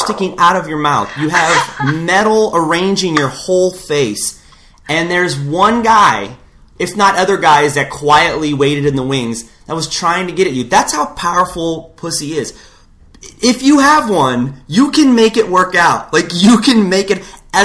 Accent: Hawaii, United States; Like, I'm Hawaiian. I'm raised by Asian-ish Hawaiian women, Portuguese, Filipinos, like every mix of Polynesian, Samoan, every island you think of is in my family.

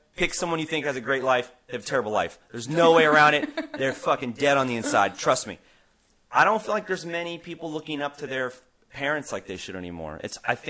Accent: San Diego, California, United States; I'm from San Diego. I never got it. That's why I had to get the fuck out of there.

